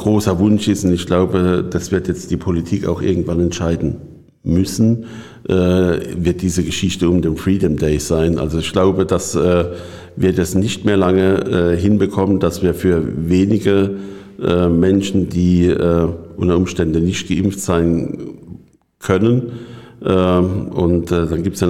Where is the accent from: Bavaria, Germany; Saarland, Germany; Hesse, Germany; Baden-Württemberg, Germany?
Hesse, Germany; Oberursel; also jetzt bezogen auf meinen Heimatort Oberursel.